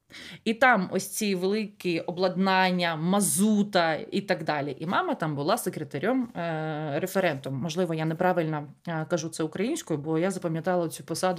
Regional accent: Lysychansk, Luhansk Oblast, Ukraine; мама просто б не потягнула, наприклад, якщо б я з Лисичанська поїхала навчатися в Харків.

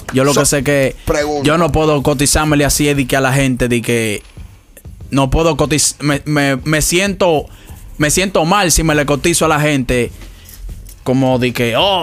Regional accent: New York, United States; also born or lived in Dominican Republic; Sí, estoy criado allá en el Bronx.

